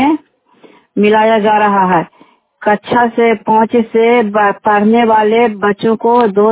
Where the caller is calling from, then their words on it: Hilsa, Bihar, India; और मैं हिलसा ब्लॉक से बोल रही हूँ